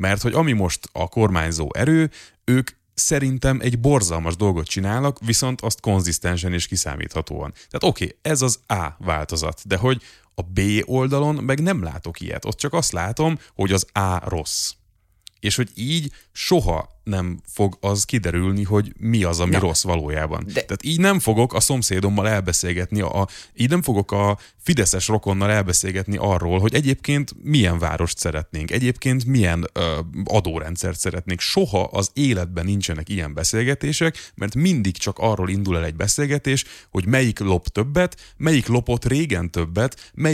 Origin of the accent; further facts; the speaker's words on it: Budapest, Hungary; mert hogy budapesti vagyok, belvárosi, érdekel a közlekedés